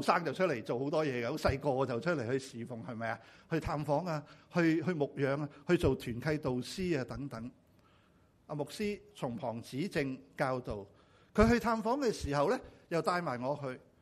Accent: Xinhui, Guangdong, China; 我是新会人，我不识潮州话，

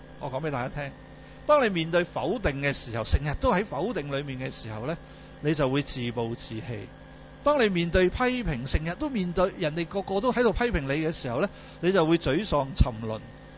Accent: China; 我们中国人都说嘛，天生我才咩必有用

